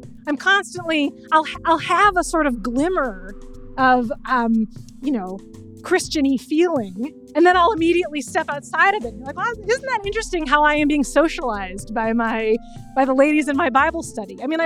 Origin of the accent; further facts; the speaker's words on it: Glen Ellyn, Illinois, United States; I grew up about 20 miles west of Chicago in a town called Glen Ellen, Illinois. My childhood house is 2 miles from Wheaton Colleg